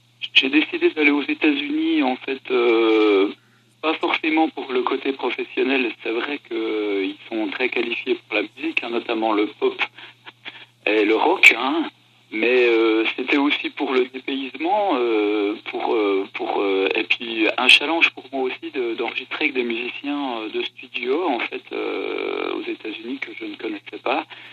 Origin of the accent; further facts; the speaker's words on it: Pontarlier, Bourgogne-Franche-Comté, France; Alors les Pontisaliens me connaissent mieux forcément, puisque je suis de Pontarlier.